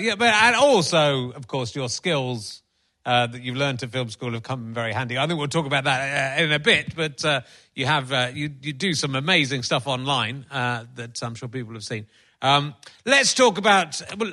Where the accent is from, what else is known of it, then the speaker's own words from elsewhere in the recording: North East England, United Kingdom; we come from the Northeast